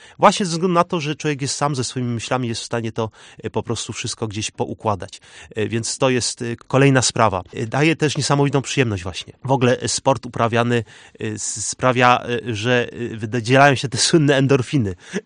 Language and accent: Polish; Nysa, Opole Voivodeship, Poland; No ja pochodzę z Nysy, więc mam blisko i granicę czeską.